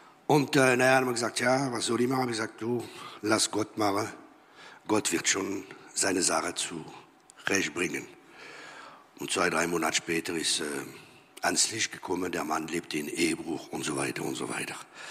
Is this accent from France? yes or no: yes; Strasbourg, Grand Est, France; German is a second language; now in Germany; komme aus dem Elsass, aus dem verheißenen Land. Das Land, wo Bier und Sauerkraut fließt. Und ich komme aus der Stadt von Straßburg, von wo die schönen Männer kommen.